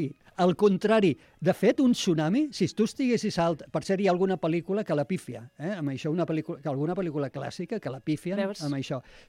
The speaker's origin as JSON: {"language": "Catalan", "town": "Tarragona", "region": "Catalonia", "country": "Spain", "said": "Jo soc de Tarragona, jo soc d'entorn marí."}